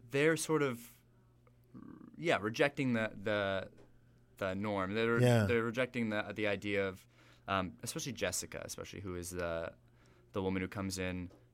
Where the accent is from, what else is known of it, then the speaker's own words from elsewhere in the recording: Toronto, Ontario, Canada; So I'm from Toronto originally.